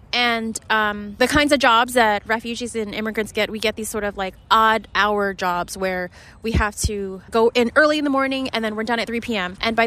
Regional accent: Philadelphia, Pennsylvania, United States; Yeah, I mean, I'm from Philly and I grew up with the market.

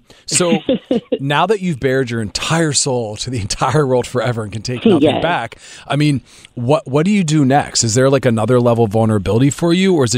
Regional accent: Philadelphia, Pennsylvania, United States; Because I'm from Philly. We just like either go grab a slice of pizza, or we just get some delivery or something.

